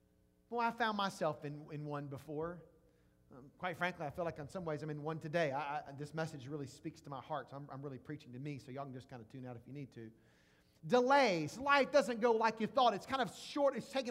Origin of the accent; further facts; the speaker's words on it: Jackson, United States; I'm a city boy. I'd been to the country a time or two, but I was raised in Jackson, a city boy.